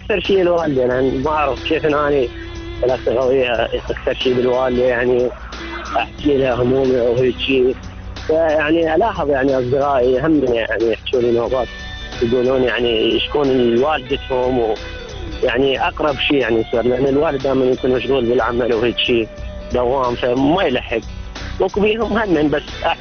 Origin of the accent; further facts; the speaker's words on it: Baghdad, Baghdad Governorate, Iraq; من بغداد من منطقة الدارة